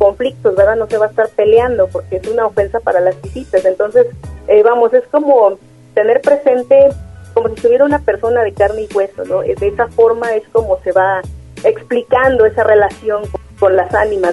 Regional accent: Chicontepec, Veracruz, Mexico; particularmente en la región de Chicontepec, que es de donde yo soy originaria.

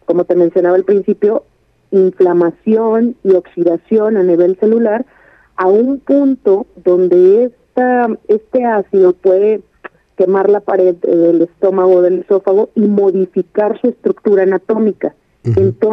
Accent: Mexico; nosotros como mexicanos debemos de tener mucho cuidado

